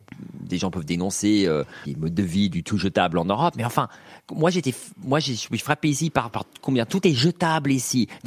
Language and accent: French; Los Angeles, California, United States; J'ai grandi à Los Angeles, en ville, avec la vue sur le Hollywood Sign et tout